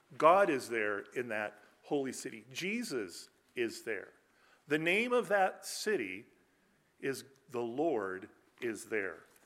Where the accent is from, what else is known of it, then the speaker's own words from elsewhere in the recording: California, United States; Growing up in Grace Chapel, wonderful Grace meeting, pastored by Albert Astell out there in California